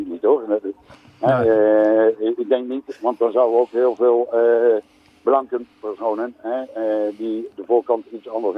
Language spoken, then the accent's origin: Dutch; Netherlands; Dus dan moet je ook alert zijn, denk ik, als gewoon Nederlander.